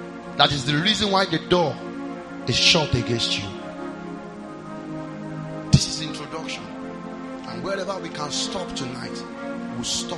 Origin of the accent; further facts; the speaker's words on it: Ibadan, Oyo, Nigeria; I said, I'm from Ibadan. I'm trying to get admission to this school